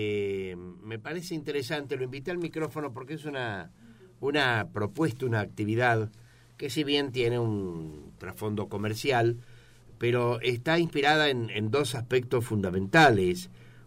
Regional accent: Río Tercero, Córdoba, Argentina; es como si Río Tercero fuera mi ciudad y Villa Cazú mi barrio, ¿no?

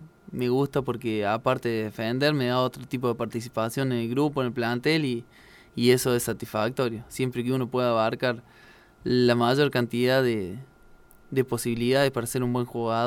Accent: Río Tercero, Córdoba, Argentina; Sí, yo soy de Río Tercero.

